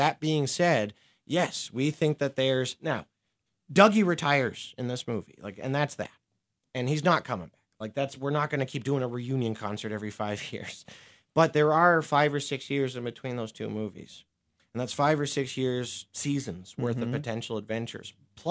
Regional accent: Canada; I think I was lucky being from Canada because that spoiled me

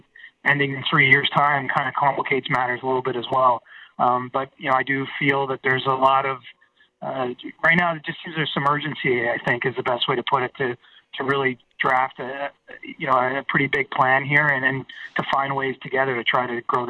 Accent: Ontario, Canada; it was nice to give my hometown a little shout out, which. From a small town in Ontario that made a lot of people there happy.

